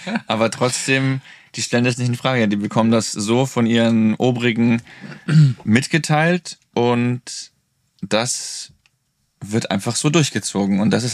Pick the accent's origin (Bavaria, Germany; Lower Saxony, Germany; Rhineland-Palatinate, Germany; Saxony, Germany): Bavaria, Germany; Munich; würden wir uns eigentlich als Münchner bezeichnen